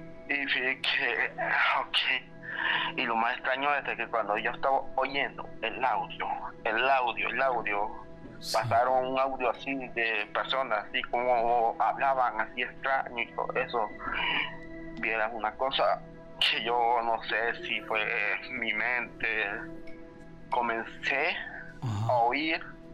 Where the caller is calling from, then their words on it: El Salvador; Soy de El Salvador. Buenas noches. Soy de país de El Salvador.